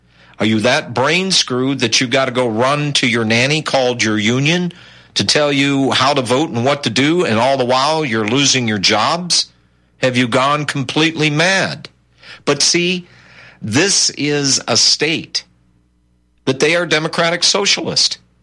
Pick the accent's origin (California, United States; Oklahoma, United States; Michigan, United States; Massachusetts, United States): Michigan, United States; now in Texas, United States; Now, I've been down here in Texas for 20-plus years. I came from Michigan.